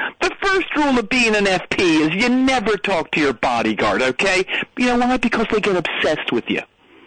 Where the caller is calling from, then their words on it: Philadelphia, Pennsylvania, United States; Well, how cool is it that I'm calling from the Wells Fargo Center, the place where I saw … at the Spectrum?